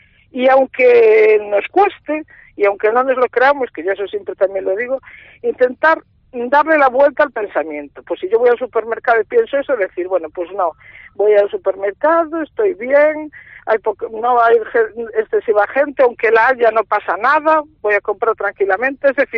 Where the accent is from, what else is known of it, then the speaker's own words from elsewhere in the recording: Galicia, Spain; Pues yo soy de Galicia y a lo mejor vemos el carácter entre los del norte y los del sur, ¿no?